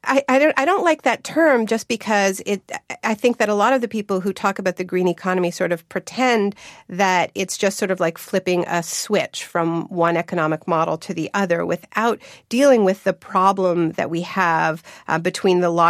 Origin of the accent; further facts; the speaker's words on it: Canada; I come from Canada.